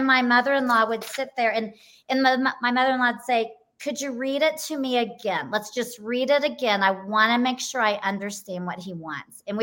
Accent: Texas, United States; I'm from Texas. Sweet, sweet Southern Baptist family.

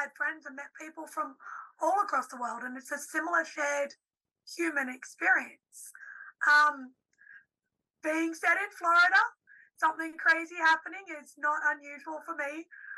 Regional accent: Australia; as an Australian, as someone who's very much a heavy supporter of the First Nations people here in Australia

